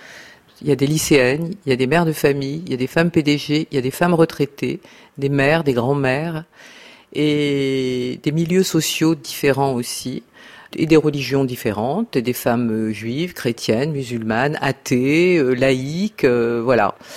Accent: Algeria; Je suis née en Algérie. J'ai vécu à la limite d'un quartier arabe. Je suis donc juive.

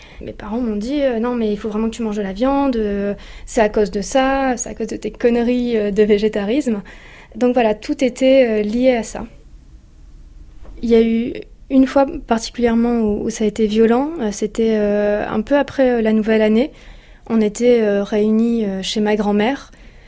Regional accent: Hauts-de-France, France; je viens du Nord, du Pas-de-Calais

